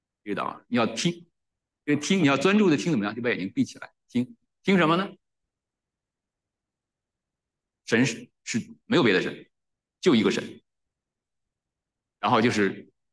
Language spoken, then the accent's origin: Chinese; China; 就像我们中国人讲这个，我们春节什么过节，这是我们的立法，这是犹太的立法，